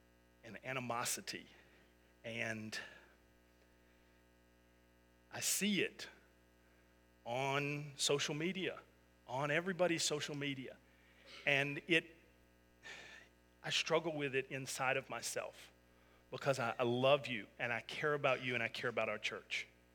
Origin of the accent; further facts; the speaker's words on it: Florida, United States; I mean, I grew up in Florida.